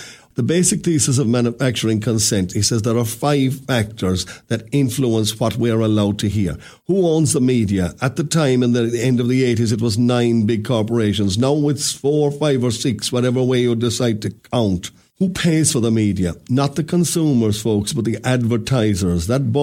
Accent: Ireland; when I was a child growing up in Ireland

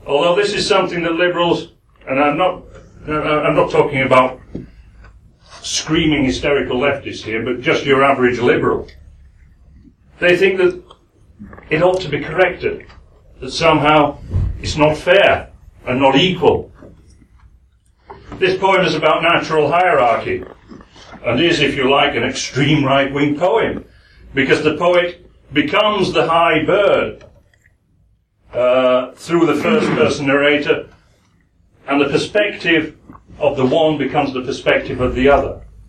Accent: Yorkshire and the Humber, United Kingdom; accent: Yorkshire; And I'm going to do it in my Yorkshire accent.

